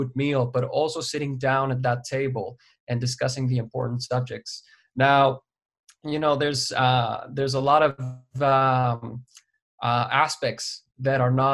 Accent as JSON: {"language": "English", "country": "Mexico", "tie": "born or raised there", "said": "in observing, you know, what happens growing up in Mexico"}